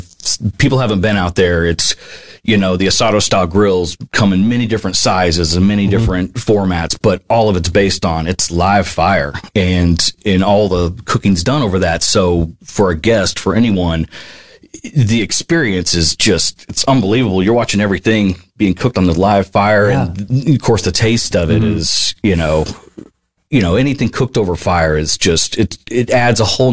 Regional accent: Texas, United States; And then I grew up in Texas. So I had access to the best barbecue, the best Tex-Mex on the planet, in my opinion.

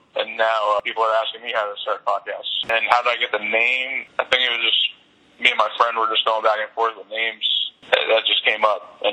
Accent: West Haven, Connecticut, United States; And then I just told him I was from West Haven, got him to wear it.

